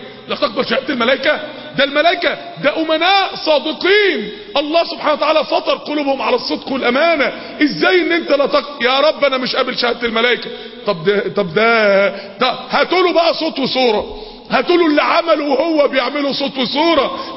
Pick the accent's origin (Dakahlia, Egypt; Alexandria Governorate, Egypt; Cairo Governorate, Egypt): Dakahlia, Egypt; Mansoura; وانا طفل صغير زمان، معرفش بقى من سنين طويلة قد ايه، وانا طفل صغير كان في المنصورة في اتوبيسات كده